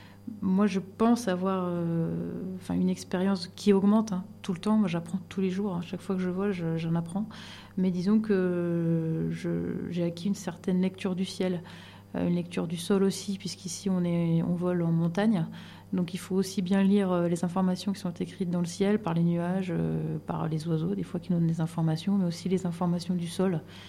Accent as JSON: {"language": "French", "town": "Angers", "region": "Pays de la Loire", "country": "France", "lives_now": "Château-Arnoux-Saint-Auban, France", "said": "je suis originaire d'Angers, donc entre Nantes et Tours, dans le nord-ouest de la France."}